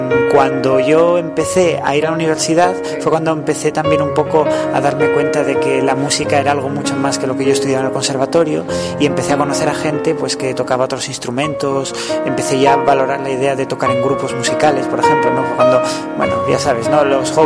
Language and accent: Spanish; Gijón, Asturias, Spain; born there; nací aquí en Gijón, en el Hospital de Caboñes, en el año 82.